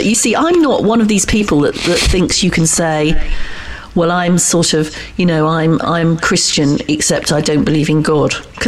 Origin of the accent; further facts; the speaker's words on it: United Kingdom; Because we're slightly British about it and we sort of don't want to wear our religious leanings, if we've got them, on our sleeve